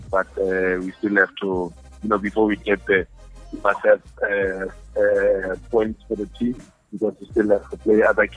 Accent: Bloemfontein, Free State, South Africa; They will have to leave Bloemfontein with the passion that they have, and that's my hometown.

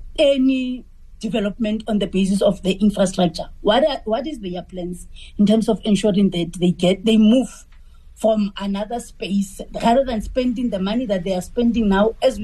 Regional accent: Mohlakeng, Gauteng, South Africa; I'm from West Rand in Mohlakeng

